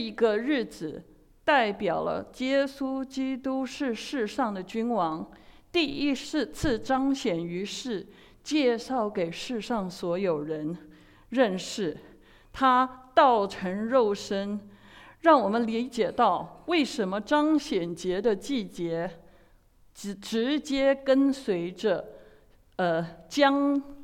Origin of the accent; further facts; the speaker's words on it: China; 我们中国人提到新年新希望，时常想到的是对外在得到的盼望